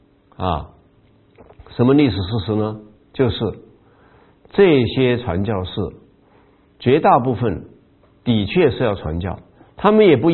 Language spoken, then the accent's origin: Chinese; Guizhou, China; 比方说我们的家乡贵州省啊